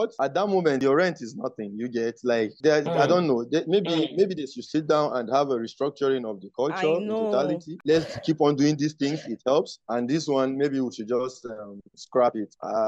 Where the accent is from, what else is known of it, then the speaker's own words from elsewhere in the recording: Kogi, Nigeria; also born or lived in Kaduna; I'm from Kogi, North Central.